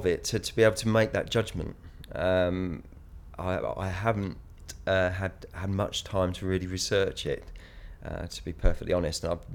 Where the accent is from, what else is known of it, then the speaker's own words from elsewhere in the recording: Colchester, East of England, United Kingdom; I'm 43 and I'm from Colchester.